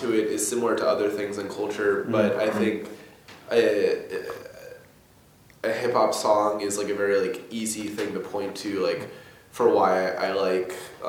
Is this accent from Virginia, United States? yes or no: yes; Williamsburg, Virginia, United States; I don't think I've gotten out of Williamsburg in Virginia, like mm-hmm. my hometown to...